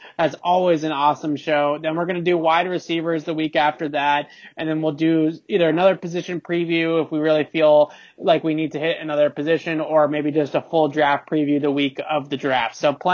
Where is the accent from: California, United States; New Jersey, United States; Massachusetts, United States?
Massachusetts, United States; Needham; I grew up in Needham. I'm a public school guy.